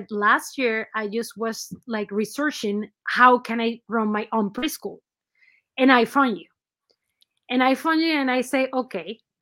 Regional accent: Venezuela; moved away; I'm from Venezuela, my home country. And I came here

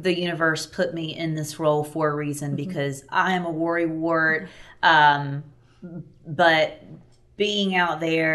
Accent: Chester, South Carolina, United States; my grandmother had a farm, and I grew up in Chester, South Carolina, so we had a lot of land as well.

